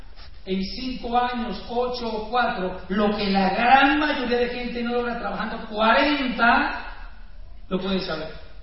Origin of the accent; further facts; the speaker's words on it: Popayán, Cauca, Colombia; Bueno, yo también soy de Popayán